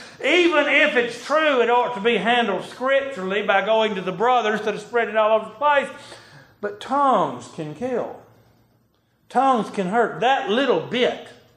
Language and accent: English; Leeds, Alabama, United States; also born or lived in Birmingham, Alabama; Fifth grade, we moved from Birmingham, Alabama, from an apartment to a farm in Leeds on the top of a mountain, 240 acres full of horses.